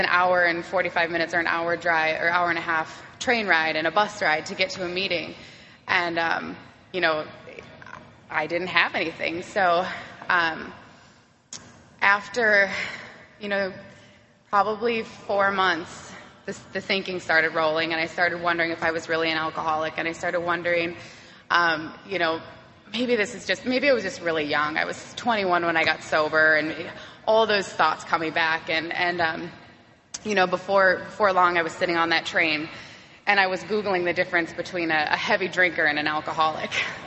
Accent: Minnesota, United States; moved away as an adult; now in Sweden; I'm originally from Minnesota. I got sober in 2007. I got sober in 2007, and in 2012, I decided to relocate my life to Sweden, for love, of course.

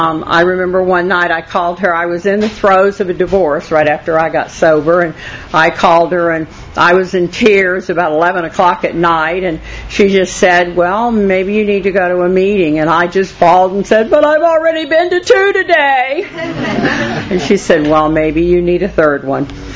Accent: Florida, United States; born there; also born or lived in Ohio; I was born in Brevard County and have a lot of history in that area, but I didn't really do my drinking there.

